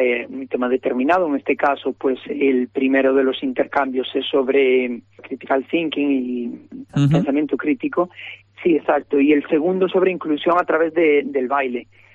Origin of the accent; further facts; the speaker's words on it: Vilagarcía de Arousa, Galicia, Spain; nosotros somos de Vila García, la Asociación Nación Vila García, y todos somos de allí.